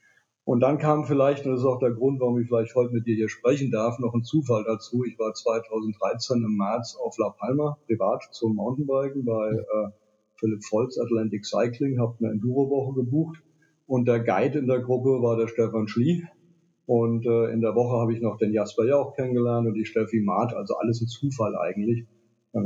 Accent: Stuttgart, Baden-Württemberg, Germany; ich komme aus Stuttgart

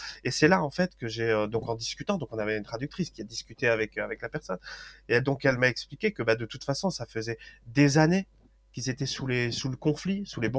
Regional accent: France; certes c'est le mien puisque je suis français

